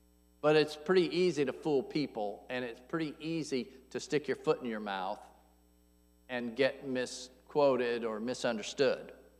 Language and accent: English; Atlanta, Georgia, United States; See, I grew up in Atlanta, Georgia. I know what prejudice looks like.